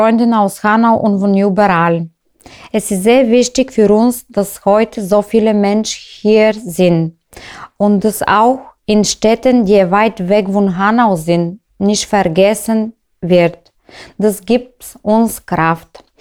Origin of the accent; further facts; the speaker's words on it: Bulgaria; German is a second language; Wir kommen aus Bulgarien.